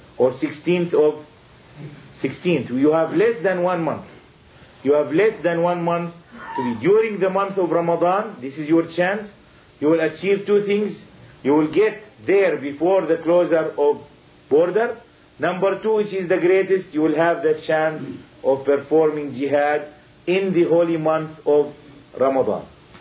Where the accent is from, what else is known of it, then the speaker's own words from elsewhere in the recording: Jerusalem, Palestine; I am Palestinian. I am from Jerusalem itself. My house is near Al-Masjid Al-Aqsa. I was born in Jerusalem in 1942.